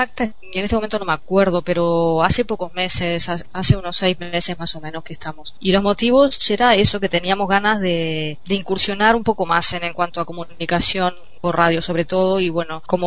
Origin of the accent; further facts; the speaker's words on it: Montevideo, Uruguay; also born or lived in Progreso, Uruguay; Bueno, yo soy de Montevideo, viví algunos años en Progreso y ahí todavía viven mis hermanos y mi padre también. Pero en Montevideo tengo todo el resto de la familia y ya, hasta antes de venirme vivía ahí en Yaguarón y Cerro Largo.